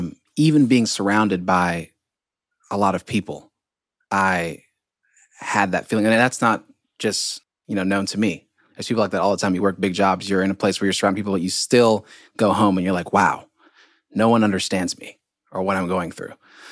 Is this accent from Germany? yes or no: no; Monrovia, Montserrado, Liberia; now in Tennessee, United States; I live in Appalachia. So like that tail end down in Tennessee. And I'm from West Africa, Liberia, capital city, Monrovia.